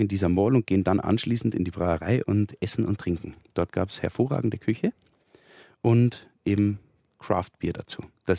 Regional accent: Waakirchen, Bavaria, Germany; Also in meinem Heimatort Waakirchen gibt es den Getränkemarkt Rinne.

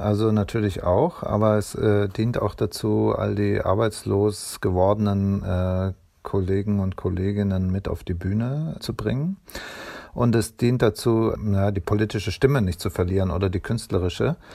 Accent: West Germany, Germany; Das habe ich als Westdeutscher auch gleich empfunden.

